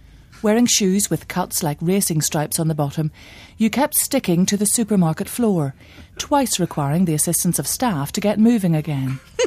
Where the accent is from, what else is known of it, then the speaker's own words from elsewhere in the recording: Calgary, Alberta, Canada; Dear Scott, we're off of Calgary, Canada.